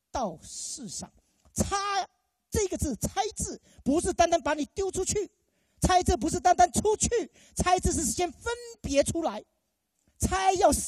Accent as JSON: {"language": "Chinese", "country": "Taiwan", "lives_now": "Australia", "said": "我在台湾读书回来的时候，每一年我都会回台湾读一点书"}